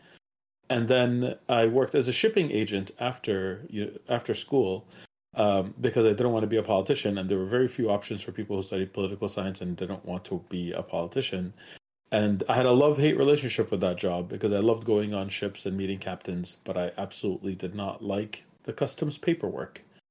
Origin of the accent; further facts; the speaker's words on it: Montreal, Quebec, Canada; also born or lived in Iraq; So I was born in Iraq. Let's start at the beginning. I moved out of there before the Iran-Iraq war. We came to Canada when I was about 5 years old. Been here ever since, in Montreal, Canada specifically.